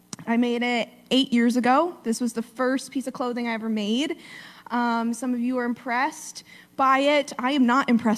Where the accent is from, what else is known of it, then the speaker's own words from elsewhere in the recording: New York, United States; I'm originally from New York.